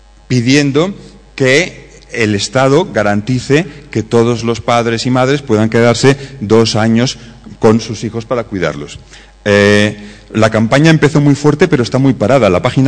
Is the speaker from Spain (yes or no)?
yes; Spain; como soy español